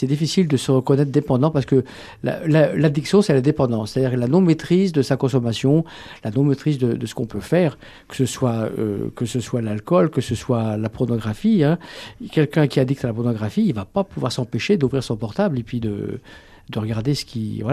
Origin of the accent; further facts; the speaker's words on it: La Roche-sur-Yon, Pays de la Loire, France; je suis de La Roche-sur-Yon